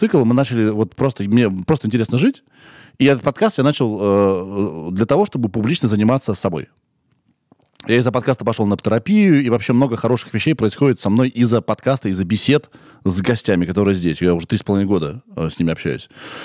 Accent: Kirov, Kirov Oblast, Russia; now in Moscow, Russia; Я из Кирова. Такой маленький город, 1000 километров от Москвы.

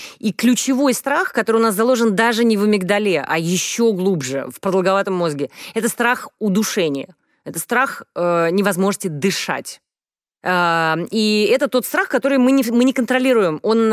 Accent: Moscow, Russia; я москвичка … москвичка

